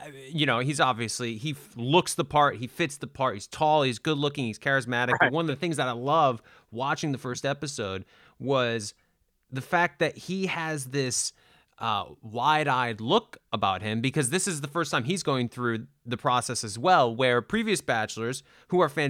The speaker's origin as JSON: {"language": "English", "region": "Rhode Island", "country": "United States", "tie": "born or raised there", "said": "I grew up in the Rhode Island public whirlwind. School system, bro. What do you expect from me? Okay? People from Rhode Island, we grow up in Rhode Island."}